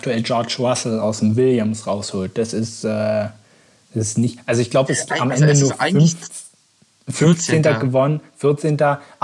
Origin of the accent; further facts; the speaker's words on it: Berlin, Germany; für uns als Berliner doch endlich mal wieder toll